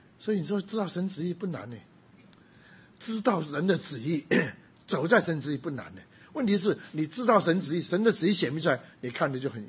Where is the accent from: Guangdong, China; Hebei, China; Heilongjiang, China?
Guangdong, China; 我们广东人最喜欢吃咸鱼，听说福州人很喜欢吃咸鱼